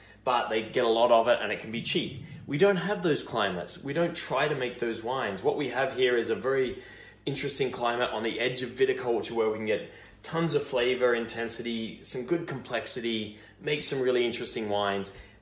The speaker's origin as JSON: {"language": "English", "country": "Australia", "lives_now": "Canada", "said": "whether you're in my home country of Australia, here in Canada"}